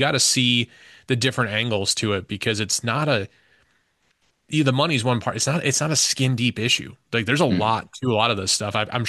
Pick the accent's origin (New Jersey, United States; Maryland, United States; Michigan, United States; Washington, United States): Michigan, United States; Detroit; You know, I'm from Detroit.